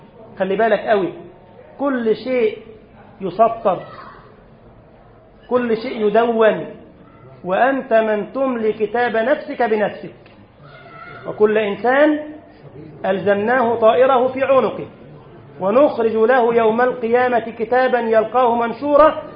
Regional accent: Egypt; بلدنا مصر الان نسال الله السلامه

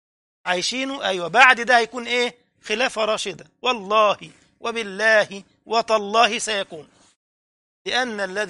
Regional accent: Egypt; وكان عندنا في مصر إلى عهود قريبة سلالة العلويين

